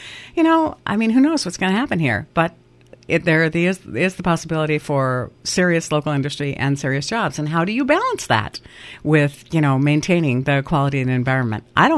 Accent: Alaska, United States; I was born and raised in Alaska. I've lived there all my life.

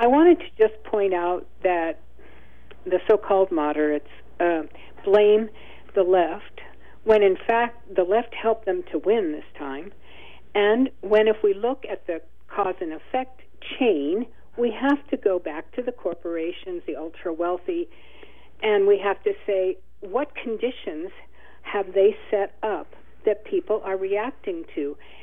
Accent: Ohio, United States; like in my hometown, it's been turned into a ghost town. It was a heavily industrialized town, and now in Ohio, and now it's the Rust Belt.

